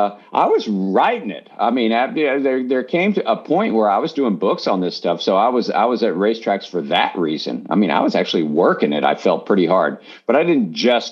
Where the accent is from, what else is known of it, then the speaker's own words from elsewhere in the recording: Texas, United States; moved away; Oh, I'm a kid from Texas. I grew up, it was illegal. Horse racing was illegal in Texas. So, they didn't have it. So you had to go to Oklahoma or Louisiana to do horse racing. So, I come up to Baltimore